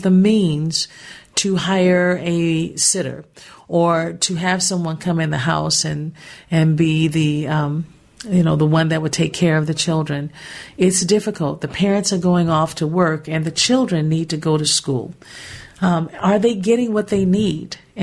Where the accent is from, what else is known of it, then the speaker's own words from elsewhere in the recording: Gary, Indiana, United States; I was born and raised in Gary, Indiana. And one thing about Gary, Indiana, it was so important for education.